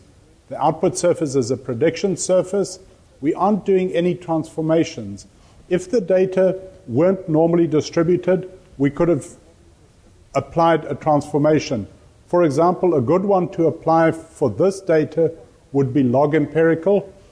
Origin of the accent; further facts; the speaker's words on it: South Africa; accent: South African; I worked with rainfall data in South Africa. You can, yeah, I've got an accent. That's where my accent is from.